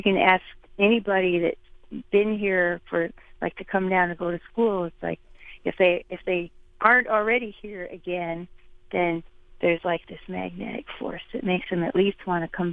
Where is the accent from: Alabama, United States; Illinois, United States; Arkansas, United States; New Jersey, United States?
Illinois, United States; I was raised down here in Southern Illinois at in the stomping grounds of Southern Illinois University.